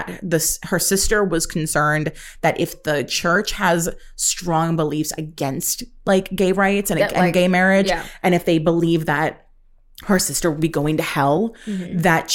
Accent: New York City, New York, United States; No, I spent my childhood in a major city. I grew up in New York.

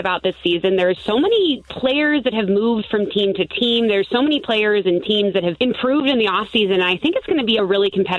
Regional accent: Washington, District of Columbia, United States; Commanders, you know, I'm from D.C., my hometown team.

